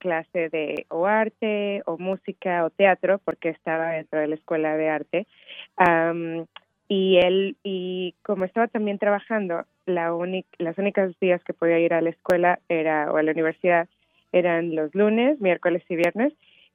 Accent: Mexico City, Mexico; moved away as an adult; also born or lived in Mozambique; now in Memphis, United States; yo soy de la Ciudad de México, nací en la Ciudad de México y viví toda mi vida en la Ciudad de México y después tuve la oportunidad de ir a vivir en Mozambique. Y después ahí me fui a Memphis, Tennessee

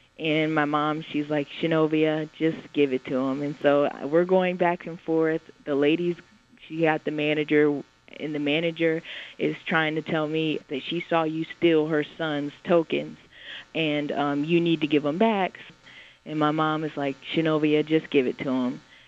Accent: Panama City, Florida, United States; because I'm from Panama City, Florida, and this is where this actually took place.

